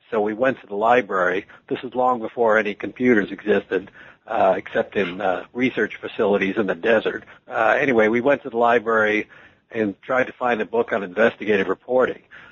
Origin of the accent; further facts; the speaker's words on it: Washington, District of Columbia, United States; born there; Well, I was born in Washington, D.C., and I worked for the Detroit Free Press from 1970 to 76.